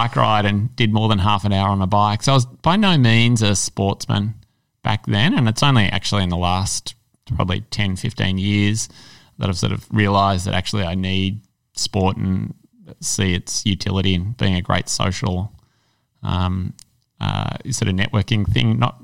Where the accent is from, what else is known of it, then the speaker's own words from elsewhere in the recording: Melbourne, Victoria, Australia; I was born here in Melbourne and grew up not too far from here.